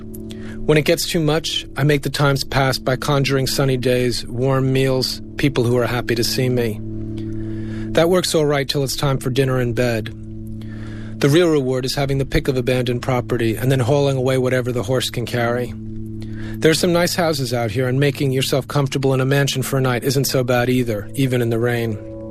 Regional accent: United States; because I'm American, and I didn't want to make it a wholly American book.

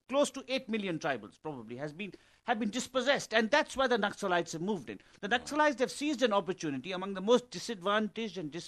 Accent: Bangalore, Karnataka, India; to Bangalore, my hometown, which is the economic capital of India

